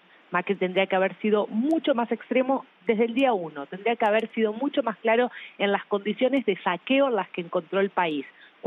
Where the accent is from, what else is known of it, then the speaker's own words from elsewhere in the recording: Argentina; me parecía que era nuestra única opción como argentino